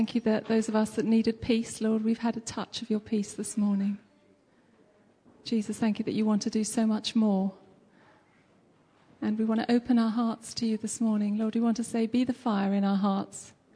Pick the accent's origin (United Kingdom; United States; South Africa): South Africa; Western Cape; Growing up in the Cape in South Africa, there was never any shortage of mountains to climb.